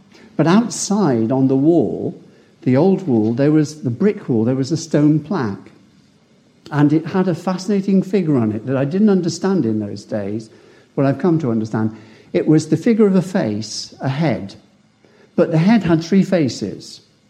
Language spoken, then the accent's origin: English; Newbury, South East England, United Kingdom; I was brought up in Newbury. Lived in Newbury for the first 17 years of my life. And we lived behind an old shop.